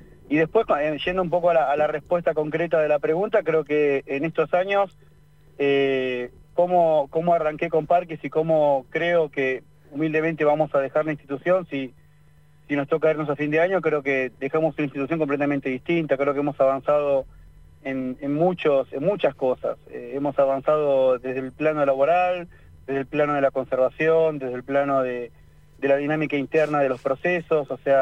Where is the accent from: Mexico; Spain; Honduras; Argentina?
Argentina; Pampas; now in Buenos Aires, Argentina; Soy de la región pampeana, sí, pero vivo en la ciudad de Buenos Aires.